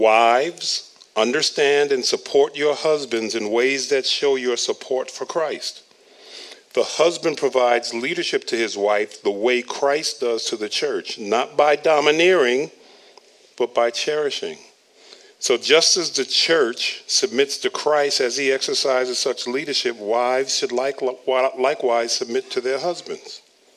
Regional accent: New York, United States; I know it's hard to believe growing up in New York, but until I was a freshman in high school, I didn't know what a basketball was.

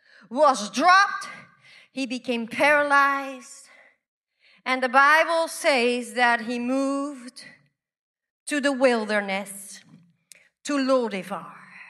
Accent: Belgium; now in United States; You know, I'm originally from Belgium. I was born and raised there, and we have a king and a queen.

